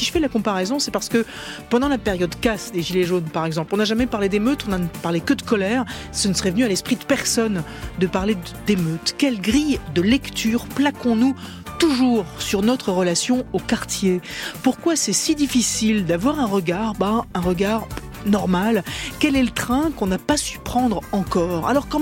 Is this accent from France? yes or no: yes; Le Perreux-sur-Marne, Île-de-France, France; moi aussi, j'ai grandi en banlieue, mais j'ai grandi au Perreux-sur-Marne